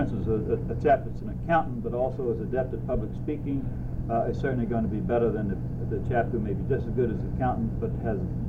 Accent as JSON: {"language": "English", "town": "Danville", "region": "Virginia", "country": "United States", "tie": "born there", "said": "I was born in Danville, Virginia."}